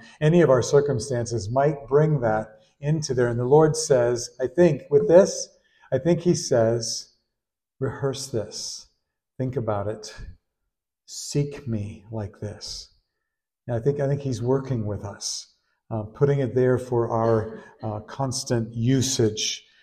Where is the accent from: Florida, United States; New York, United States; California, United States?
California, United States; I'm from the San Joaquin Valley, and Israel looks like the San Joaquin Valley, and it's so dry all the time.